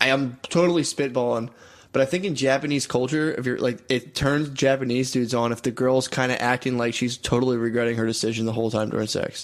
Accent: Ireland; But I'm Irish.

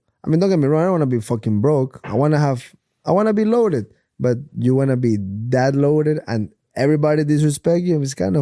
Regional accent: Ecuador; I said, like, bitch, I'm from Ecuador.

